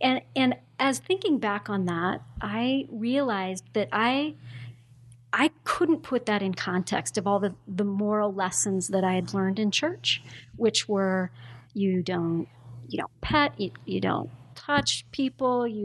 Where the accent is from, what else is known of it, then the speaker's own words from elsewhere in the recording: Montana, United States; And I grew up in Montana, rural Montana. I didn't even hear the word gay until I was in college.